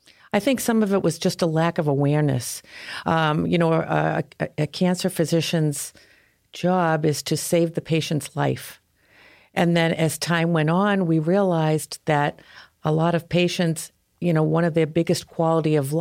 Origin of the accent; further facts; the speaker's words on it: Boston, Massachusetts, United States; from Boston, Mass.